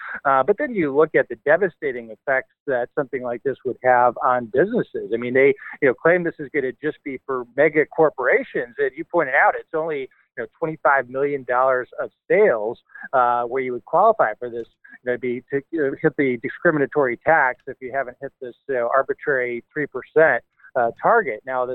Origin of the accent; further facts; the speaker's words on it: Michigan, United States; My home state of Michigan had one of these